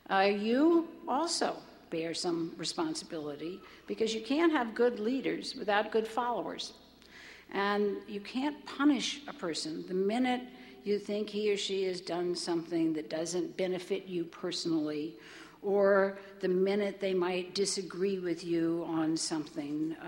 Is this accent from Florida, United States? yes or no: no; Louisiana, United States; I'm from Louisiana, and we're beginning to look downright noble.